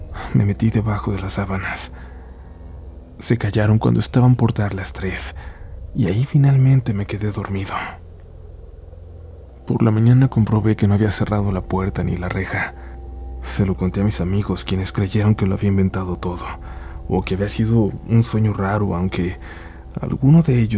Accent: Córdoba, Veracruz, Mexico; moved away as an adult; now in Mexico City, Mexico; Soy originaria de Córdoba, Veracruz, pero desde el 2010 vivo en la Ciudad de México, en aquel entonces aún llamada Distrito Federal. Desde entonces nos hemos mantenido en constante movimiento, viviendo en diversos barrios de la ciudad, por lo que nos tocó estar algún tiempo en la delegación Iztapalapa.

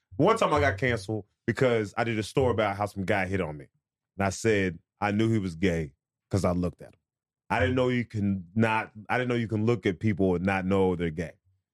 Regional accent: Portland, Oregon, United States; I was born in Portland, so there were a lot of people would, you know, I grew up around a lot of white people.

